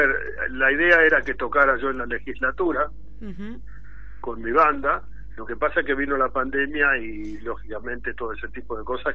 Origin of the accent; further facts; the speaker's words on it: Río Cuarto, Córdoba, Argentina; born there; also born or lived in Quilmes / Buenos Aires; yo soy nacido en Río Cuarto, en Córdoba, y pasé por Buenos Aires, viví en Barrancas, viví en Parque Patricios, en fin, yo he vivido en muchos lugares, viví en San Fernando.